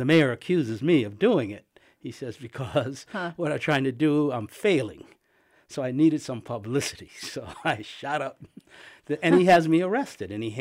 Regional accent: Massachusetts, United States; also born or lived in Washington, D.C.; I went to high school in Massachusetts. I was born in Washington, D.C.

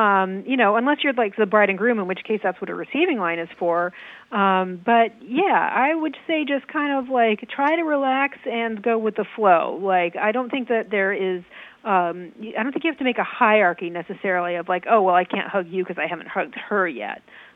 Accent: Manchester, Connecticut, United States; I grew up in Manchester, Connecticut. In fact, about like a half a mile from Shady Glen.

